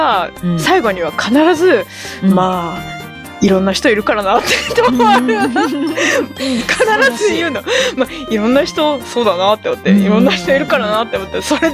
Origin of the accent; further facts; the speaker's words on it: Nara, Japan; 私奈良の人間だから